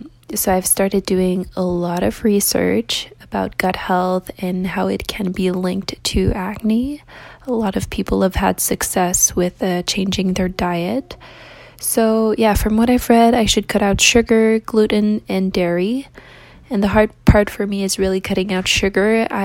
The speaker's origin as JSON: {"language": "English", "country": "Canada", "said": "I'm from Canada."}